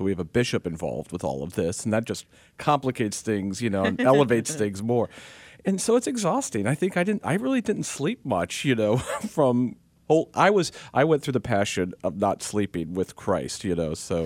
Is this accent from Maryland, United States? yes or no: no; Madisonville, Kentucky, United States; 83 in my hometown.